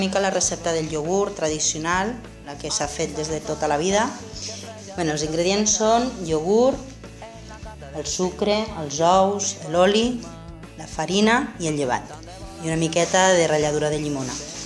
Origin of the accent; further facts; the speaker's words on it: Tarragona, Catalonia, Spain; bueno, soc de Tarragona, nascuda a Tarragona, i el que més m'agrada de la meva ciutat és el casc antic i la platja.